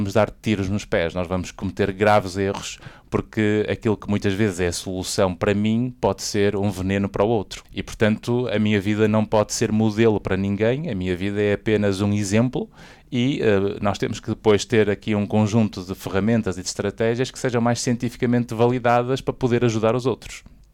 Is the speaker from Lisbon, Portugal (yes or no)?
no; Porto, Portugal; Eu sou natural do Porto, né? Do Porto mesmo, do Porto aqui, nascido em Sedofeita, não é? Há 46 anos atrás